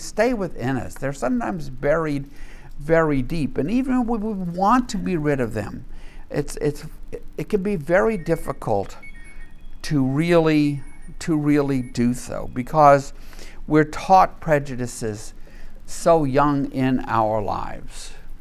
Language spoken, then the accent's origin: English; Deep South, United States; And of course, you know, I grew up in the Deep South, and there are all kinds of prejudices that we have. Many of us who grew up in the Deep South in the 50s, 60s have spent our life striving to overcome.